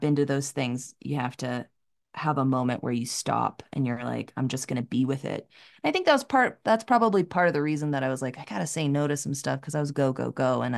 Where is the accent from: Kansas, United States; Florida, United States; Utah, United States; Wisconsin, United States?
Utah, United States; Orem; moved away as an adult; also born or lived in San Francisco / Los Angeles; now in Denver, United States; So I went to Southern Utah University, which was like 3 hours from where I grew up in Orem.